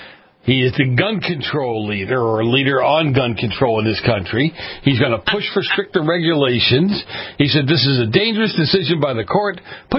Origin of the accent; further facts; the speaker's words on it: Boston, Massachusetts, United States; I grew up in Boston, okay?